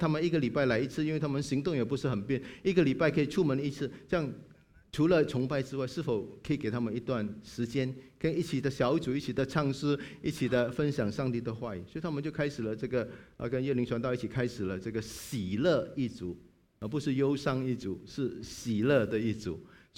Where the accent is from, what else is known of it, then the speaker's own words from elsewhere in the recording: China; 我们中国人说很好，天生我才必有用